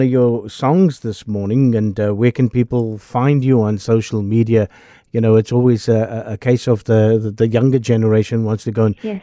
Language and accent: English; Mitchells Plain, Western Cape, South Africa; Growing up in Mitchell's Plain, and my teaching career started in Mitchell's Plain at Woodlands High School way back in the 1990s